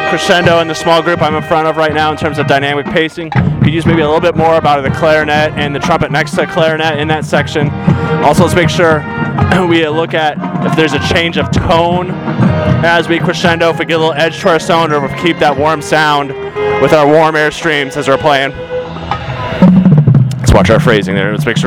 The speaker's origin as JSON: {"language": "English", "town": "St. Louis", "region": "Missouri", "country": "United States", "said": "I come to you from St. Louis, Missouri, and I'm a part of the Central States Judges Association panel"}